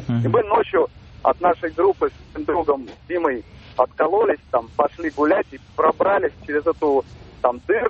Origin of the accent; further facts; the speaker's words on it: Moscow, Russia; я из Москвы.